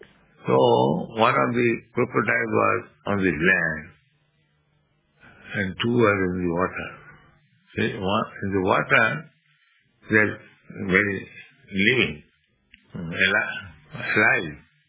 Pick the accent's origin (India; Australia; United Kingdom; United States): India; Now just like you are Canadian, I am Indian.